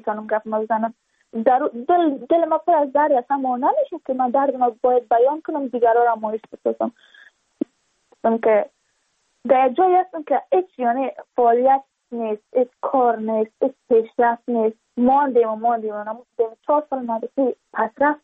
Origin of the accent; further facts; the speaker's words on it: Badakhshan, Afghanistan; چون ما از بدخشان هستیم، یعنی منطقای دوردستش،